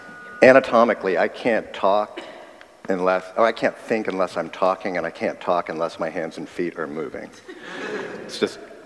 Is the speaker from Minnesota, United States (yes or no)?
no; Ohio, United States; we're from Central Ohio, and New England is not Central Ohio.